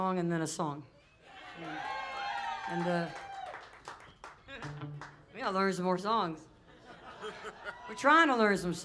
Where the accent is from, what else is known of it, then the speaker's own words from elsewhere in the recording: Atlanta, Georgia, United States; born there; So I was born in Atlanta in the mid 60s in Decatur. I was born downtown at Grady Hospital. I'm a Grady baby.